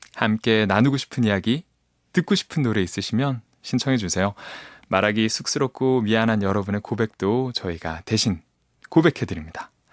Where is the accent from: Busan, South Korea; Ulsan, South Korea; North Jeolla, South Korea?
Ulsan, South Korea; 저는 그 고향이 울산이다 보니까 그 고등학교 때 공부하기 힘들 때 버스 타고 30분만 가면 나오는 바다 이름이 해운대였었어요.